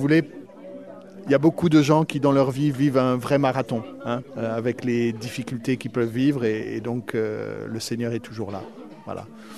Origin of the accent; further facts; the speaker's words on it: Occitanie, France; Je suis originaire du Tarn